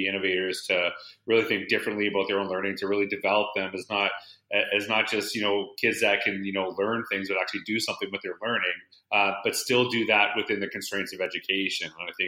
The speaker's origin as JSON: {"language": "English", "town": "Humboldt", "region": "Saskatchewan", "country": "Canada", "lives_now": "Edmonton, Canada", "said": "I'm actually live in Edmonton, Alberta. I'm actually from Humboldt, Saskatchewan."}